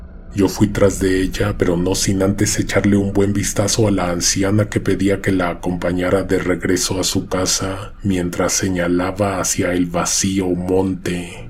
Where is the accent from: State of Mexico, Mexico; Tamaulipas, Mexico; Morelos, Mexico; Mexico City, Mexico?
Tamaulipas, Mexico; Matamoros; Soy de Matamoros